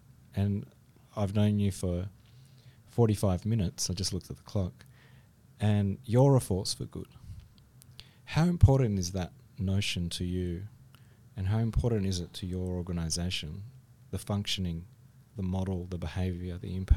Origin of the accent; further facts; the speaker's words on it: Footscray, Victoria, Australia; David and I grew up in Footscray.